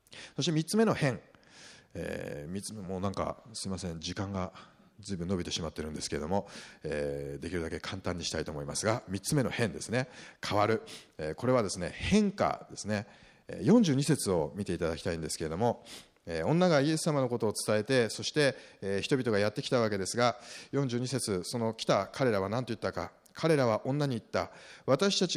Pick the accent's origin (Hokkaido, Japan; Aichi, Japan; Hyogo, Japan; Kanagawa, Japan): Kanagawa, Japan; Kawasaki; 私の実家はですね、まあ川崎で町工場をやっていましてね